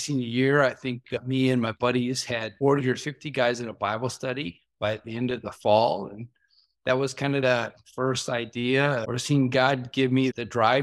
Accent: Brooklyn Park, Minnesota, United States; So we grew up in Brooklyn Park. Most people assume, oh, you grew up on a farm.

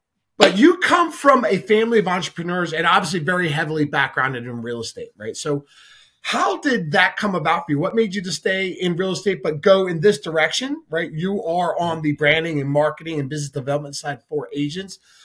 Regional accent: Philadelphia, Pennsylvania, United States; I grew up in Philly and then went to high school in Jenkintown, King of Prussia.

